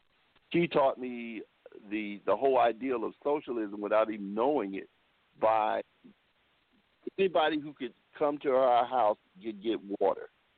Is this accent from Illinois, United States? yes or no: yes; Macomb, Illinois, United States; because I grew up in Macomb, in an area called Beartown, which was an economically depressed area. It was really a slum.